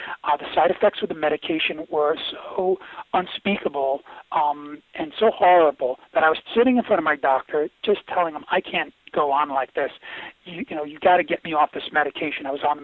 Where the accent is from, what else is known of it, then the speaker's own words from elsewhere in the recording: Queens, New York, United States; I mean, I'm a kid from Queens, New York originally, right?